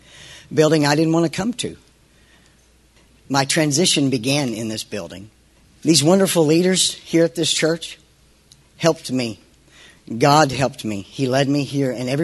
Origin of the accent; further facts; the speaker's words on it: Alpharetta, Georgia, United States; I grew up in Alpharetta, the rest of my growing in Alpharetta.